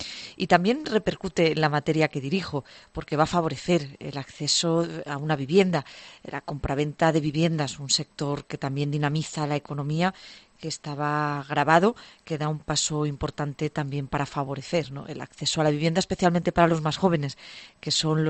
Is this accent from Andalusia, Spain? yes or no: yes; Andalusia, Spain; Estamos conscientes todos como sociedad andaluza